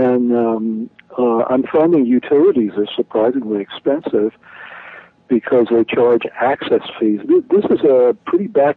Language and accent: English; New York City, New York, United States; moved away as an adult; also born or lived in San Francisco Bay Area; So, I mean, I grew up in New York City and lived in the San Francisco Bay Area for 43 years, and it just got too ridiculously expensive.